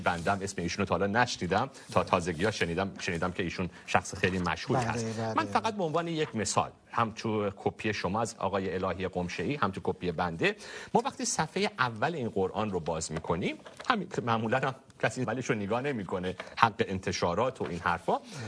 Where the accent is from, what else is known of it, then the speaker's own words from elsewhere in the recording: Iran; برای ما واقعا به عنوان بچه‌ای که من تو ایران بزرگ شدم مطرح نبود آنجا